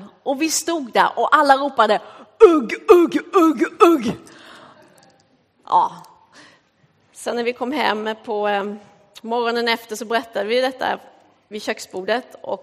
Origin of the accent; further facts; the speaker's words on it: Småland, Sweden; moved away; När jag flyttade hit ifrån Småland då